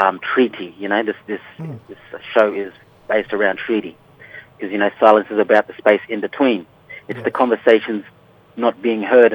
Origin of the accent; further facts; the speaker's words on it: Rockhampton, Queensland, Australia; now in Brisbane, Australia; I'm a proud medium. Tana, Biragaba, and Unity Man. And I'm born and raised on Dararambo country in Rockhampton, but now living in Meanjin, Brisbane.